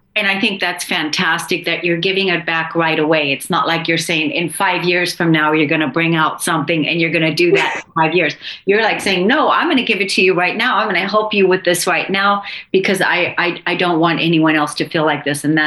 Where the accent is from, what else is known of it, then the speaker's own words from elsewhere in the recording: Germany; first language German; English is a second language; a German native. And I did exactly what it is that you're talking about. I tried very hard to lose my accent, and I did.